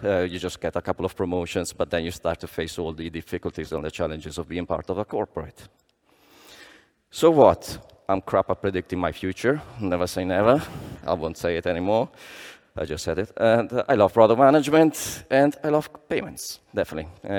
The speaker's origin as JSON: {"language": "English", "region": "England", "country": "United Kingdom", "tie": "born there", "also_born_or_lived": "Italy", "said": "I was born in England … My parents were Italian"}